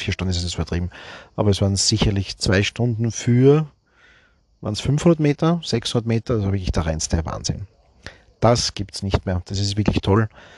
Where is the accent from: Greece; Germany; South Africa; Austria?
Austria; Guntramsdorf, Lower Austria; Von meinem Heimatort Guntramsdorf im Süden von Wien fährt man bis Trogir mit 2, vielleicht 3 Pausen auf der Autobahn.